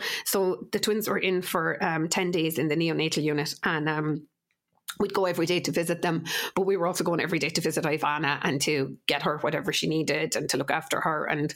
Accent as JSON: {"language": "English", "country": "Ireland", "said": "And we're very lucky, I think, as Irish people as well, from the intended parents that I meet."}